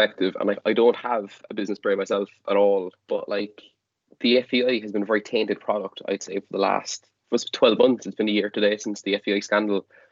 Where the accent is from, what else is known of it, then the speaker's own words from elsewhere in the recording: Cork, Munster, Ireland; I'm from Cork, but the fact that we're the biggest county in Ireland